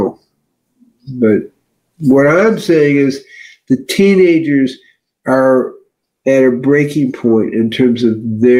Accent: Chicago, Illinois, United States; Are you familiar with that? I'm from Chicago, that's why.

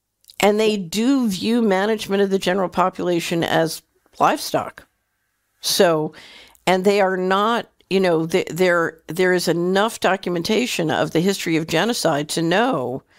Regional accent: Philadelphia, Pennsylvania, United States; Now, when I grew up in Philly

